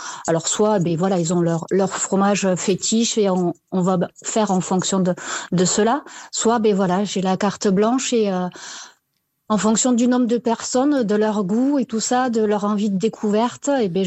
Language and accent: French; Toulouse, Occitanie, France; Je suis originaire de Toulouse